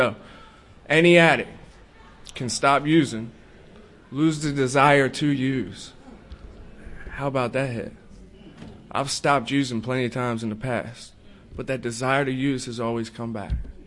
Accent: Laurel, Maryland, United States; I'm from Laurel, Maryland. It's not nearly as cool as the Bronx, but yeah.

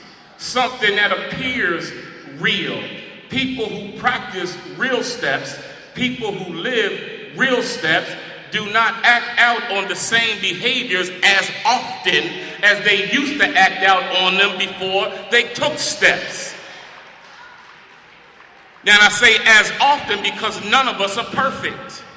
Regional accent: Philadelphia, Pennsylvania, United States; But I'm from Philly.

